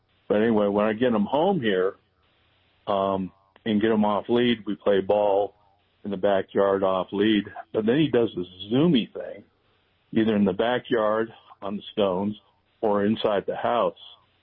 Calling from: Prescott, Arizona, United States; Oh, good old Prescott.

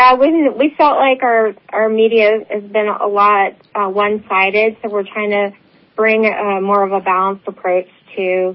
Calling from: Norway; Yeah, I'm calling from Norway.

